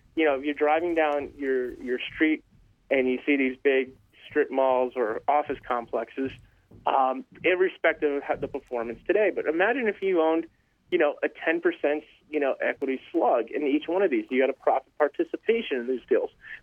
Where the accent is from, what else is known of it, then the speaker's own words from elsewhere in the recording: New York City, New York, United States; I've been to cities, born and raised in New York City.